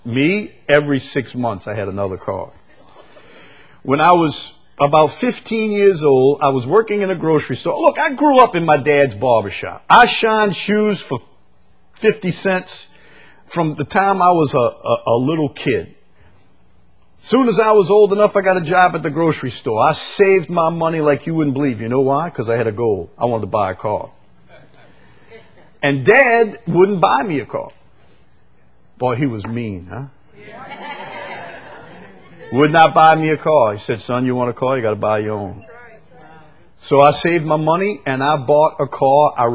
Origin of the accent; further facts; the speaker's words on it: St. Bernard Parish, Louisiana, United States; born or raised there